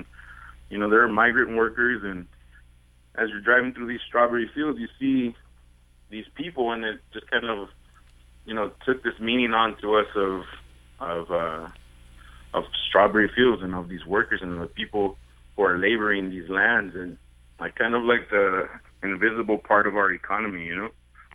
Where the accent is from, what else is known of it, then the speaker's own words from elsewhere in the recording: United States; We're really lucky to kind of have this bicultural experience growing up in the United States, where we grew up with all that traditional music that I talked to in our homes